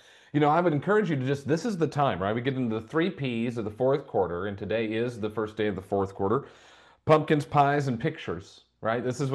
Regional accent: Indiana, United States; now in Florida, United States; Growing up in Indiana, that did not happen.

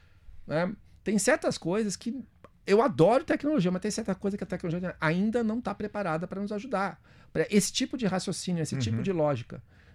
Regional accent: Santos, São Paulo, Brazil; Eu sou lá de Santos, né?

